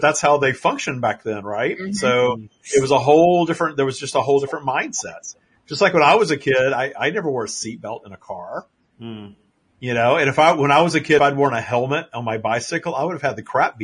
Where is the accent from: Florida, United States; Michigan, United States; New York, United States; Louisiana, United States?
Louisiana, United States; Oh, yeah. I grew up in Louisiana. In Louisiana, we used to have these things called Frosty Factories.